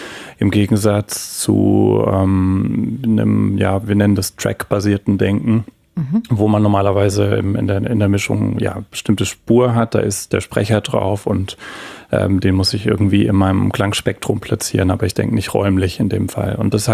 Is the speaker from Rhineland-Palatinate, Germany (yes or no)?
no; Heidelberg, Baden-Württemberg, Germany; Ich bin in Heidelberg geboren, aufgewachsen und habe hier auch angefangen zu studieren.